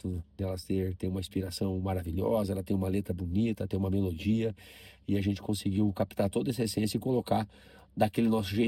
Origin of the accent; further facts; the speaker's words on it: Pato Branco, Paraná, Brazil; conterrâneos lá da minha cidade de Pato Branco, Paraná.